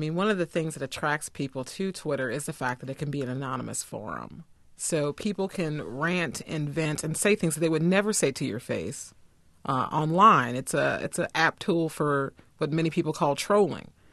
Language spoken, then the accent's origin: English; Missouri, United States; And in the case of Illinois and Indiana and even my home state of Missouri, you have a significant African-American population